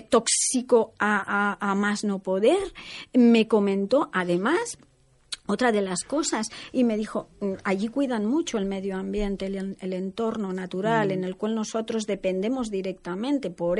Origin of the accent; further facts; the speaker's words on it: Mataró, Catalonia, Spain; igual que yo vengo de Mataró. En Mataró era la zona textil de la zona.